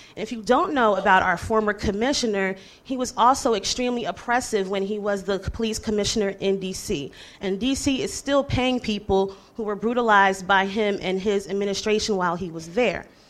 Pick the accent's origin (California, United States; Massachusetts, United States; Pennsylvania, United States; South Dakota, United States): Pennsylvania, United States; Philadelphia; from Philly.